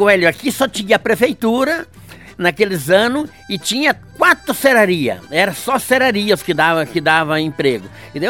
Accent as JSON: {"language": "Portuguese", "town": "Concórdia", "region": "Santa Catarina", "country": "Brazil", "tie": "born or raised there", "moved": "as an adult", "lives_now": "Pérola d'Oeste, Brazil", "said": "eu vim de Concórdia, Santa Catarina."}